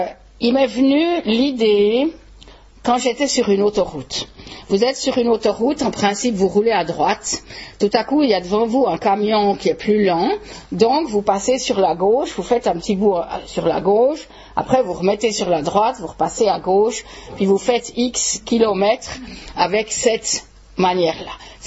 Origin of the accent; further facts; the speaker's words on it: Switzerland; accent: Swiss; first language French; c'est ma langue maternelle. Vous pouvez certainement l'entendre, bien que j'aie un accent suisse, évidemment.